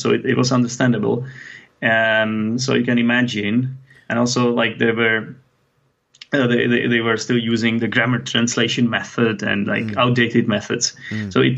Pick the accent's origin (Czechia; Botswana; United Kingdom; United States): Czechia; first language Czech; English is a second language; we were just talking about English in Czech, which is my native language